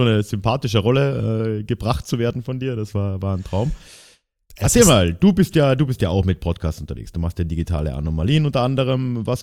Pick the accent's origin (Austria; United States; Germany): Austria; als Österreicher sind wir da natürlich ein bisschen näher dran